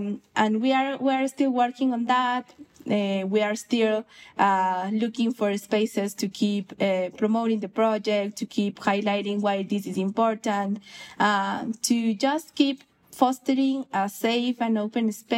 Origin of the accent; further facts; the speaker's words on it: Quito, Pichincha, Ecuador; Yes, I grew up in Quito. I'm from Quito, the capital of Ecuador. I'm surrounded by amazing mountains.